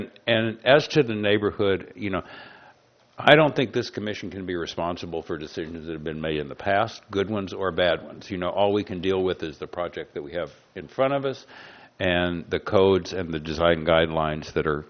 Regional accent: Glendale, California, United States; I'm also from the Glendale, Pasadena area.

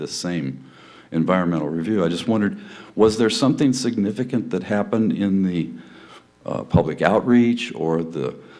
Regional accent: Morro Bay, California, United States; from Morro Bay.

